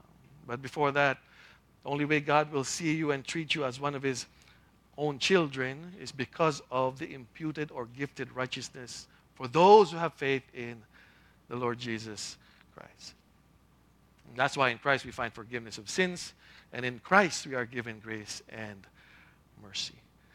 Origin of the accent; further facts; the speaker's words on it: Philippines; But, well, since I'm Filipino, I see it more in the culture, right?